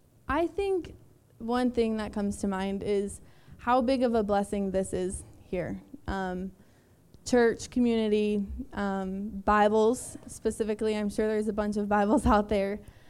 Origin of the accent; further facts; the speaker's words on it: Madison, United States; I am originally from Madison, and I attended Living Hope Wesleyan Church from about middle school up until I graduated and left for college